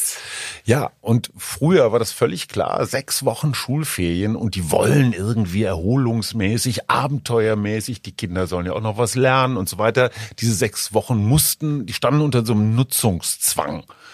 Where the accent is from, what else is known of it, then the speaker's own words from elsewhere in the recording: Münster, North Rhine-Westphalia, Germany; aus meiner Heimatstadt Münster kommt.